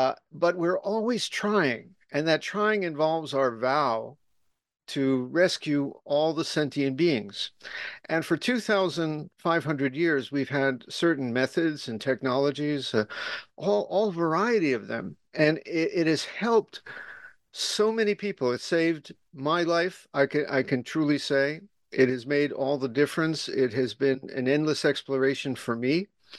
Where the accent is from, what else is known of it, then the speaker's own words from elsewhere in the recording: United States; moved away as an adult; now in Japan; But frankly, I'm just an American guy, former lawyer who's been in Japan for 38 years.